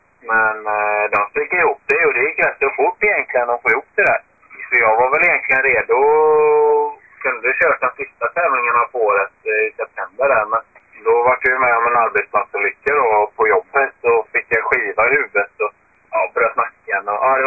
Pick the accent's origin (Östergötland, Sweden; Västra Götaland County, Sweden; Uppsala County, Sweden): Västra Götaland County, Sweden; Gothenburg; där har vi sten och börk, precis som hemma i Göteborg